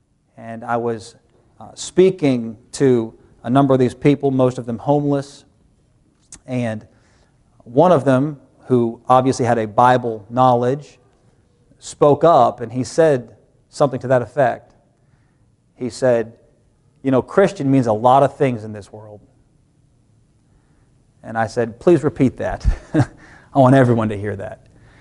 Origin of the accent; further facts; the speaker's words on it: Butler, Pennsylvania, United States; And these are people I grew up with in Butler, Pennsylvania.